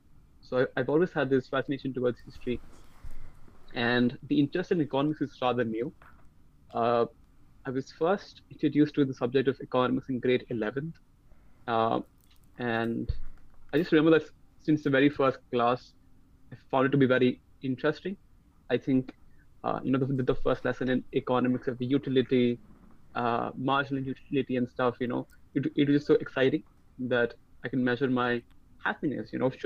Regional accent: Lucknow, Uttar Pradesh, India; I'm from Lucknow in India. I'm 19 years old.

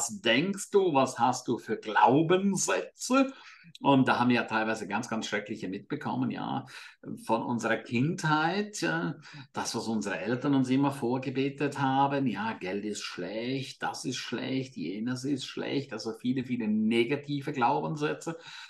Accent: St. Moritz, Graubünden, Switzerland; St. Moritz ist ja meine Heimat. Ich pendle immer hin und her zwischen Deutschland und St. Moritz.

